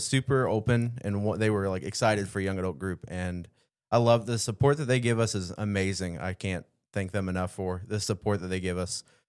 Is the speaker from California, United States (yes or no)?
no; Calhoun, Georgia, United States; Yeah, awesome. I was born in Calhoun. I've lived here my whole life.